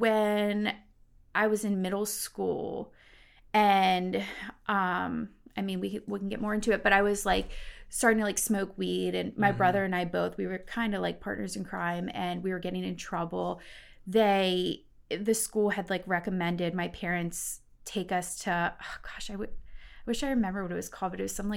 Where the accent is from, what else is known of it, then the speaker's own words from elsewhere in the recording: Maryland, United States; I'm from Baltimore County, Maryland.